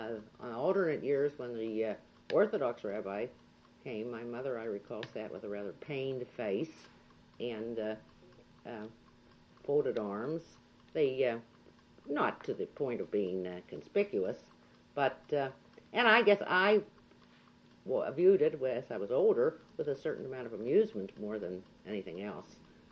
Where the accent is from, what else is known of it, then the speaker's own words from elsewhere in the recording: Charleroi, Pennsylvania, United States; also born or lived in Pittsburgh; I was born in Pittsburgh, but my family lived in Charleroi. My mother came into Pittsburgh to have me.